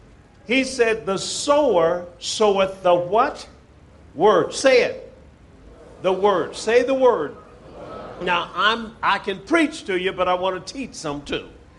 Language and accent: English; United States; You're thinking God bless me because I'm from America?